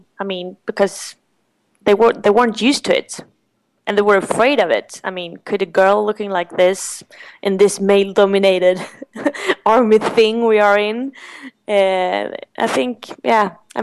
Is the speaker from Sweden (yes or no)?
yes; Sweden; and I'm from Sweden